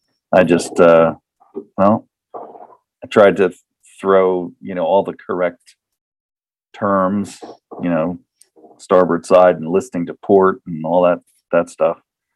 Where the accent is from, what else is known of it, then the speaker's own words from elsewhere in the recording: New Jersey, United States; I mean, I'm from New Jersey, so traffic. Come on.